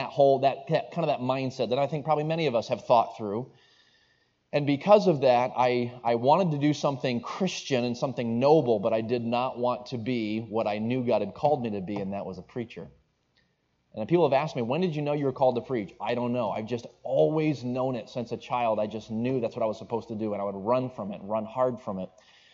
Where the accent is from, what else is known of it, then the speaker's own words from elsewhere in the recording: Maine, United States; Originally, I am from the state of Maine, was born and raised in Maine, way up north, so I am thoroughly a Yankee in that sense.